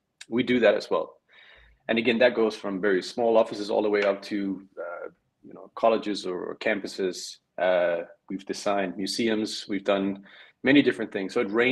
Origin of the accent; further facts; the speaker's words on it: Denmark; moved away as an adult; now in UAE; I am from Denmark.